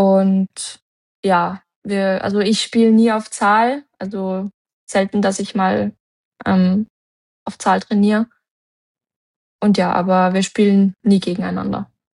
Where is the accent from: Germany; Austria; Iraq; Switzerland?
Austria; Tyrol; now in Vienna, Austria; wirklich trainieren angefangen habe und auch sehr lange. Also bis ich dann eigentlich weggezogen bin aus Tirol.